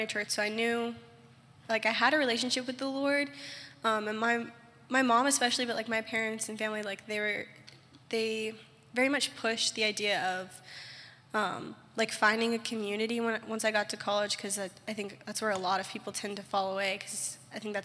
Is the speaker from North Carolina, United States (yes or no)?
yes; Thomasville, North Carolina, United States; I'm from Thomasville, North Carolina. It's about an hour north of here.